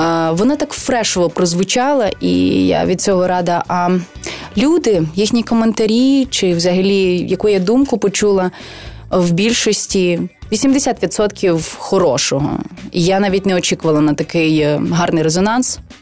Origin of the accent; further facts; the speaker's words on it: Western Ukraine, Ukraine; Мені 27 років, я живу в Україні, я українка, я із Західної України.